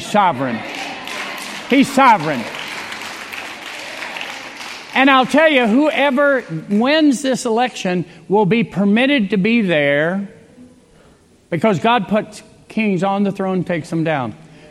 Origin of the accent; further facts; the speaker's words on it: United States; I love America. I'm American. I'm a patriot.